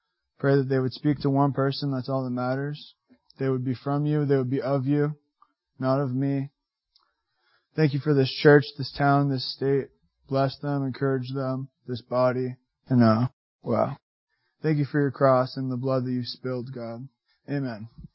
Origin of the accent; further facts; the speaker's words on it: Baltimore, Maryland, United States; I'm from Baltimore. I'm not from any like cool place like Finland or Brazil. Just Baltimore.